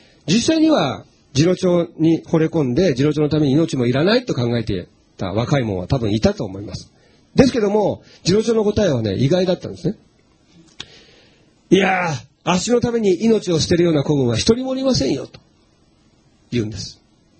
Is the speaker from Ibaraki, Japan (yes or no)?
no; Shizuoka, Japan; 私、静岡県出身なんですけども